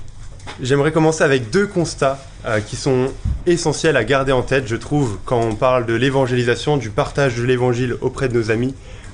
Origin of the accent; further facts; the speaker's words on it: Paris, Île-de-France, France; now in Brussels, Belgium; Et je suis originaire de Paris et actuellement je suis étudiant à l'Institut biblique belge à Bruxelles.